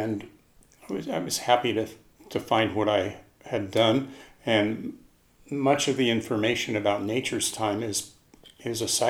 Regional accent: Colorado, United States; I grew up here in Colorado

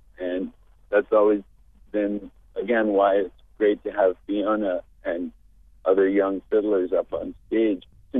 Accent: Concord, New Hampshire, United States; when I was growing up in Concord, there weren't as many people having as much trouble day in and day out keeping their heads above water

